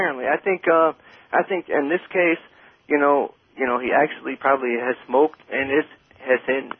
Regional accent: Detroit, Michigan, United States; now in Citrus Springs, United States; Yeah, Citrus Springs, and I'm originally from the Detroit area, and I miss you guys so much because this place down here is nothing but golf carts and old people.

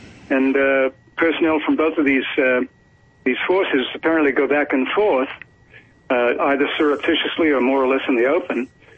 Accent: Melbourne, Victoria, Australia; You've got to come to Melbourne, which is my hometown. This is where I'm from.

